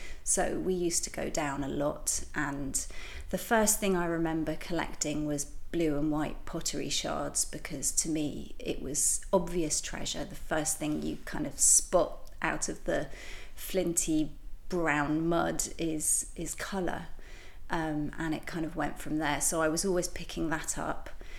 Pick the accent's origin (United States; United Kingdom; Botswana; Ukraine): United Kingdom; London; I grew up near the river in southwest London